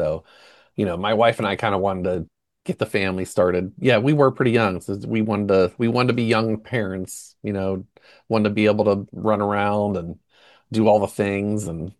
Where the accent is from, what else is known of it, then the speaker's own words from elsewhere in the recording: Pittsburgh, Pennsylvania, United States; I'm playing an album release show in Pittsburgh, obviously my hometown, on July 11th.